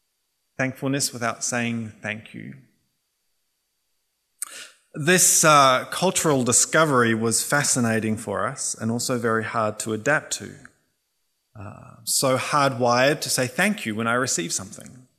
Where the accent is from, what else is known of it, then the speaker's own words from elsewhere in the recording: Australia; not because we're overflowing with thankfulness, but because we're Aussie